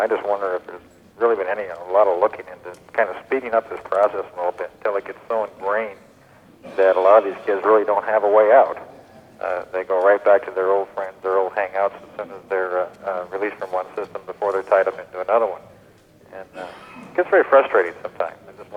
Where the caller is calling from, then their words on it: Burnsville, Minnesota, United States; Yes, I'm calling from Burnsville.